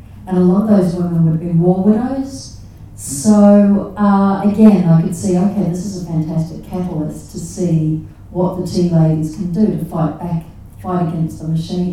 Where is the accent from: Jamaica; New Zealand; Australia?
New Zealand; I mean, I grew up in New Zealand